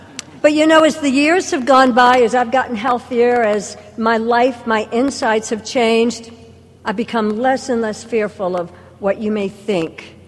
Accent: Atlanta, Georgia, United States; born there; I was born in Atlanta in 1953 at a hospital that's not even there anymore.

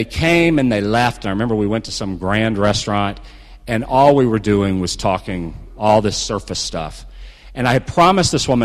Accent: the South, United States; You know, growing up in the South, being, you know, having my background

